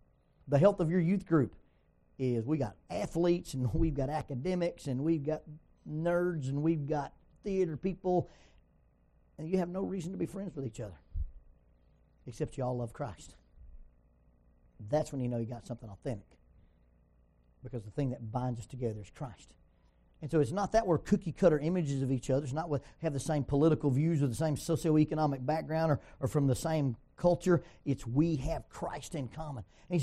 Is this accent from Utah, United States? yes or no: no; Oxford, Alabama, United States; She's from Velvet Ridge, Arkansas. I'm from Oxford, Alabama.